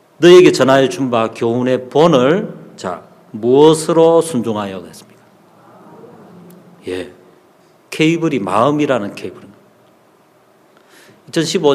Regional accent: Busan, South Korea; 저는 부산에서 태어나고 부산 살았기 때문에 너무 자연스럽고

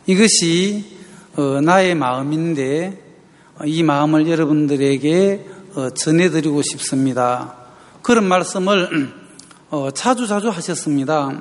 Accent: Geochang, South Gyeongsang, South Korea; 저는 고향이 경남 거창군 마리민정성리 초등부락, 아주 부락에서 저는 태어났습니다. 동네에 한 20가구쯤 이래 되는 그런 마을 있잖아요.

